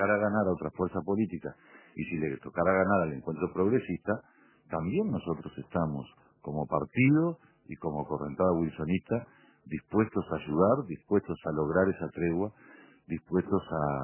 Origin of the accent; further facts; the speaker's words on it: Lavalleja, Uruguay; me toca estar a mí, que yo soy de La Valleja